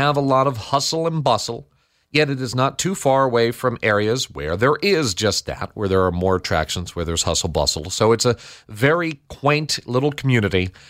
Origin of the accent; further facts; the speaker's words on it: Andover, Connecticut, United States; Yes, I'm from Andover, Connecticut. Hometown represent.